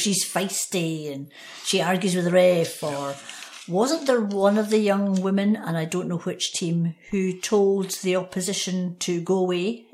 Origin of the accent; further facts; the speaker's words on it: Glasgow, Scotland, United Kingdom; I remember growing up in Glasgow